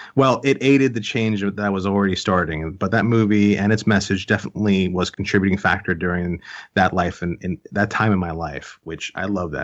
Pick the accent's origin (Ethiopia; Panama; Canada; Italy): Panama; now in United States; I'm originally from the Republic of Panama. And growing up in Panama, I mean, granted, I have pale skin. I have light eyes.